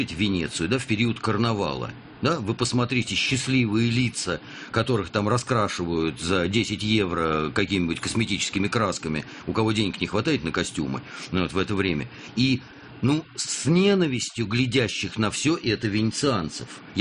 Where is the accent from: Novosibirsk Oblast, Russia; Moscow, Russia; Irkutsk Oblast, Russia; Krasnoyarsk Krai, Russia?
Moscow, Russia; Да, я коренной москвич, бог знает в каком поколении.